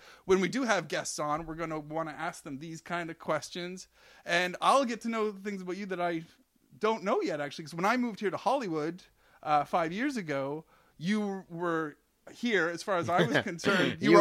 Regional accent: Canada; Like, I grew up in Canada, so hockey players. It goes hockey players, then Toronto Blue Jays players

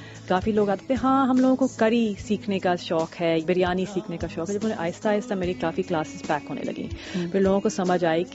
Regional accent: Karachi, Sindh, Pakistan; لیکن جب میں بچپن میں جب میں کراچی میں گرو اپ ہوئی تھی تو میرے کافی سب کزنز لاہور میں رہتے ہیں

